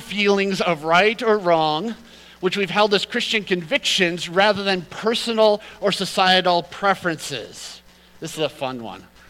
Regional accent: United States; I'm also an American, which has a significant cultural filter associated with it.

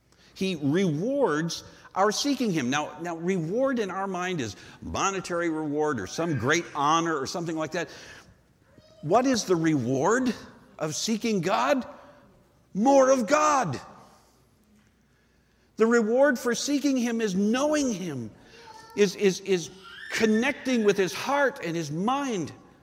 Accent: Minnesota, United States; I mean, I grew up in Minnesota, and so when fishing, we would go fishing in a calm lake.

